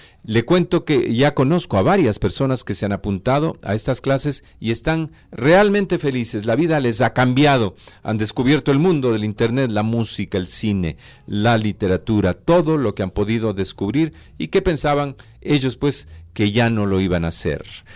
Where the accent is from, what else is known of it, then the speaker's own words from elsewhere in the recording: Ibarra, Imbabura, Ecuador; also born or lived in Guayaquil; now in Quito, Ecuador; los personajes de mi infancia, juventud en Ibarra, uh-huh, en Guayaquil, que pasé unos buenos años, conozco y recuerdo algunos personajes de allá, obviamente de aquí de Quito